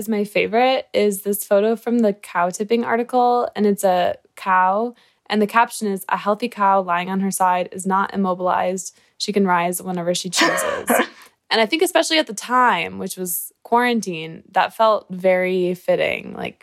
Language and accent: English; Michigan, United States; I'm from Michigan, and I'm in college